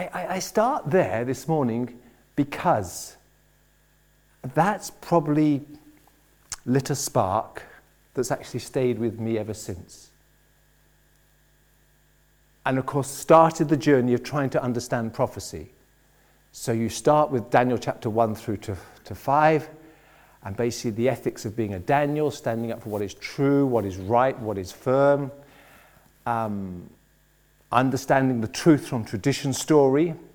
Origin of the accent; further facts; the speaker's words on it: Oxford, South East England, United Kingdom; Where I grew up in Oxford was a lovely place to grow because it was a thinking community.